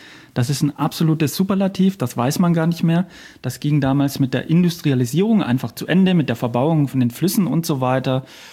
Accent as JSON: {"language": "German", "region": "Lake Constance", "country": "Germany", "tie": "born or raised there", "moved": "as an adult", "said": "Also ich bin am Bodensee aufgewachsen und geboren und bin dann zum Studieren nach Berlin gegangen, wie so viele."}